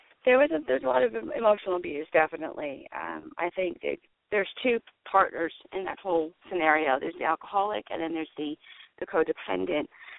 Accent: New York, United States; Well, I grew up in New York. And my father was Jewish and my mother was Puerto Rican.

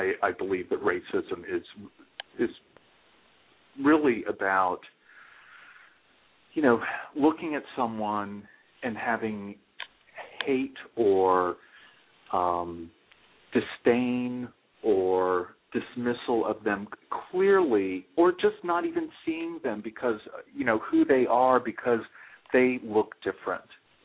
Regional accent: New Orleans, Louisiana, United States; also born or lived in San Francisco; Well, I'm from New Orleans, and I moved back here a year and a half ago

